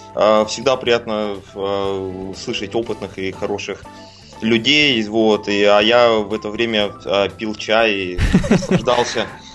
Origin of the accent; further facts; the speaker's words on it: Kazakhstan; born there; Родился я в Казахстане во времена Советского Союза. Тогда еще жил в немецком поселении, но всю жизнь считал себя русским